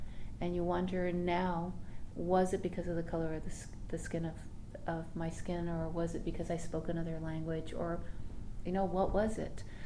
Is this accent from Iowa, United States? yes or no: no; Forest Grove, Oregon, United States; So I grew up in Forest Grove and went to St. Anthony's Catholic School